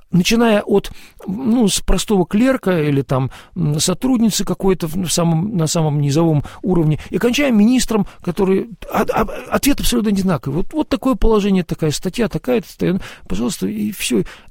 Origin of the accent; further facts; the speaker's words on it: Russia; moved away as an adult; Я из России уехал на служение в Шотландию, Ирландию почти 20 лет назад.